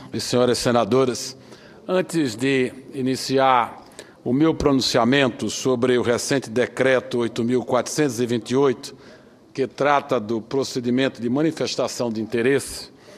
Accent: Petrolina, Pernambuco, Brazil; Evento ainda mais especial para mim por ter sido realizado em Petrolina, minha cidade natal.

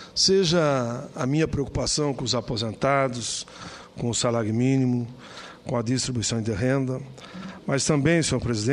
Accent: Caxias do Sul, Rio Grande do Sul, Brazil; com o olhar lá do meu estado, Rio Grande do Sul, a região da Serra Gaúcha, da onde sou filho, da cidade de Caxias do Sul.

